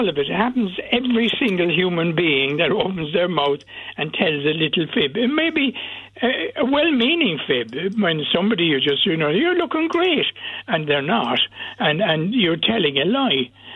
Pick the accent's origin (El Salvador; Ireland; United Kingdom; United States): Ireland; Cork, Munster; I grew up in Cork, and it was a gossipy society